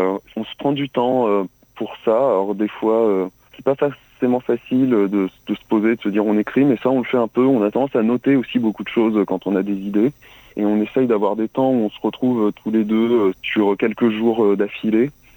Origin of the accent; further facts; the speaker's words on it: Centre-Val de Loire, France; On va dire que Chloé et moi, on vient du Berry.